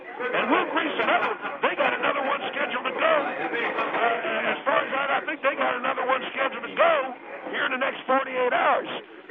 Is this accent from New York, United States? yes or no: no; Texas, United States; moved away; Yeah, I was born and raised in Texas